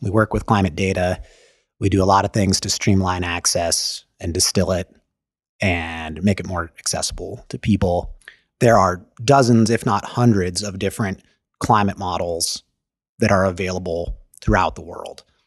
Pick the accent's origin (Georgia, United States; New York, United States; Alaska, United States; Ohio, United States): Alaska, United States; Fairbanks; I'm from Fairbanks, Alaska.